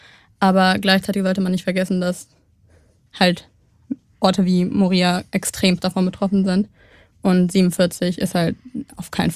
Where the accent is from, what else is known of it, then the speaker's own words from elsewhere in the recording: Cologne, North Rhine-Westphalia, Germany; Also Deutschland oder Köln ist meine Heimat, aber auch Eritrea hat noch so ein Stück Herz von mir.